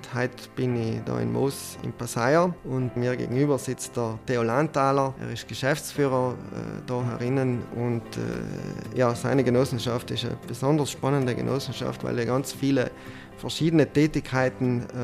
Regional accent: Trentino-Alto Adige, Italy; ich bin aus dem Unterland, ich habe noch keine Glasfaser daheim

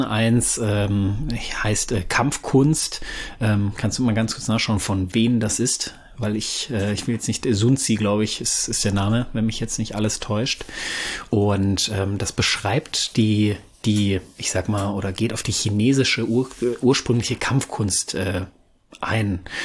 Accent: North Rhine-Westphalia, Germany

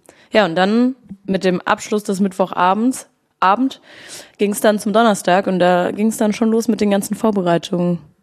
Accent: Berlin, Germany

